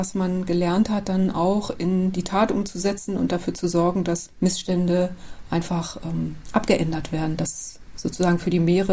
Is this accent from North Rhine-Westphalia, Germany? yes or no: yes; North Rhine-Westphalia, Germany; Ich bin im Ruhrgebiet groß geworden, mitten in der Stadt. Und das ist natürlich erstmal weit weg vom Meer.